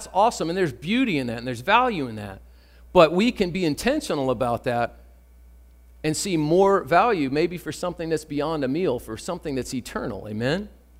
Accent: Virginia, United States; now in New York, United States; I'm from Virginia and I say y'all and all

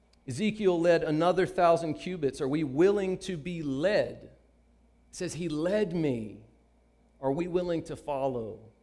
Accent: Virginia, United States; also born or lived in Mississippi; I grew up in the South, in Virginia and Mississippi, and I even spent some time in Florida for a summer as a kid.

